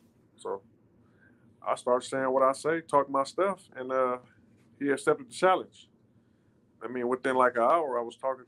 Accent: Los Angeles, California, United States; It was the Forum in Inglewood in my hometown at Los Angeles.

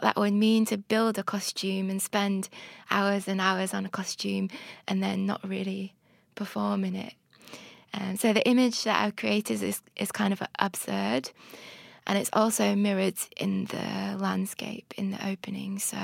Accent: Huddersfield, Yorkshire and the Humber, United Kingdom; gone to carnivals in Yorkshire, where I grew up in Huddersfield, since I was a child.

